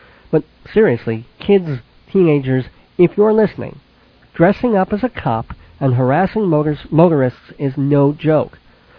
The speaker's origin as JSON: {"language": "English", "town": "Hewlett", "region": "New York", "country": "United States", "tie": "born or raised there", "said": "my hometown, Hewlett, Long Island, in the news twice this week."}